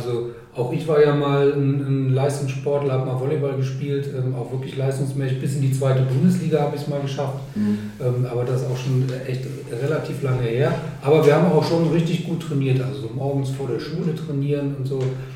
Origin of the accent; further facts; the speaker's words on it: Cologne, North Rhine-Westphalia, Germany; ich war mal Sportstudent in Köln und bin auch eine echte Kölsche Jung.